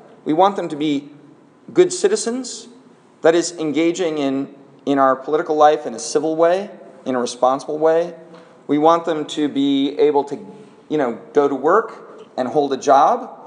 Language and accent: English; Seattle, Washington, United States; I'm from Seattle.